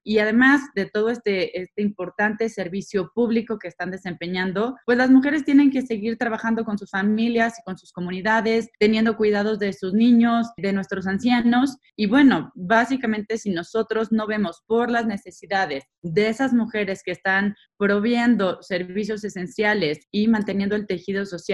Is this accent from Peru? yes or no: no; Mexico; en mi país, en México, uno de cada cuatro hogares depende completamente del ingreso de una mujer